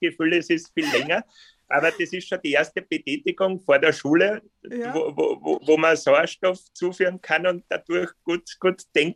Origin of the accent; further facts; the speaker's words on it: Weißenkirchen in der Wachau, Lower Austria, Austria; Wir sind ja Weißenkirchner. Und man muss sagen, bei uns in Weißenkirchen sind wir so irgendwo im Mittelpunkt der Wachau, irgendwo mittendrin.